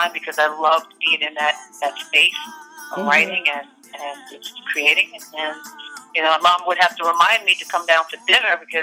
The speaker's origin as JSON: {"language": "English", "town": "Queens", "region": "New York", "country": "United States", "tie": "born or raised there", "said": "born and raised in Queens, New York."}